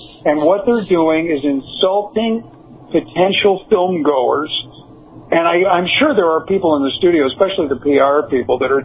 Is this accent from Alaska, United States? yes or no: no; Chicago, Illinois, United States; That's my hometown. I was born in Chicago